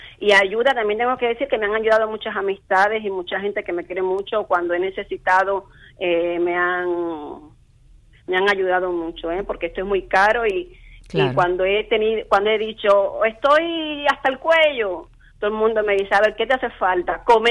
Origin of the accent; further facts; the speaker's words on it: Cuba; moved away; Señores, os recuerdo que soy cubana.